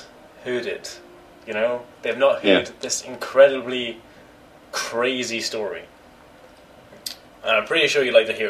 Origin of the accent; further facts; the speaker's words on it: United Kingdom; I'm from Britain. I say it that kind of way, I'm kind of confused, like, why would you think I'm from Belgium?